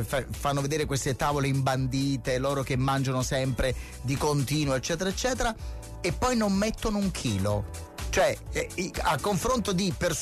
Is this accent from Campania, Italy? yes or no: yes; Naples, Campania, Italy; siamo napoletani